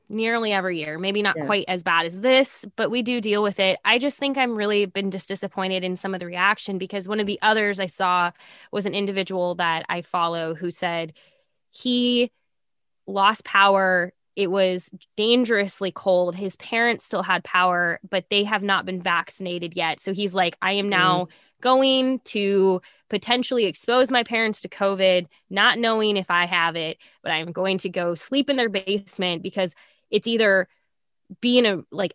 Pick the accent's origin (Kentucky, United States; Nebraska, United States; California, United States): Nebraska, United States; or even like for myself growing up in Nebraska, this isn't exactly uncommon for us